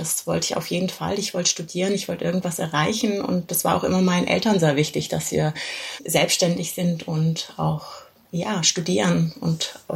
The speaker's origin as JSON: {"language": "German", "town": "Stuttgart", "region": "Baden-Württemberg", "country": "Germany", "tie": "born or raised there", "said": "Und wir sind 6 Geschwister und wir sind auch alle hier geboren und auch hier aufgewachsen im Raum Stuttgart."}